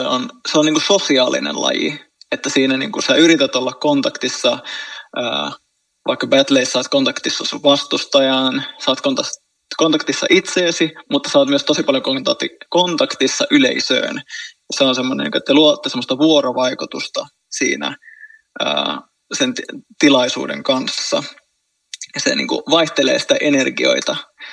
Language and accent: Finnish; Helsinki, Uusimaa, Finland; Mä oon helsinkiläinen 29-vuotias tanssija, koreografi, esiintyjä, katutanssin ammattilainen.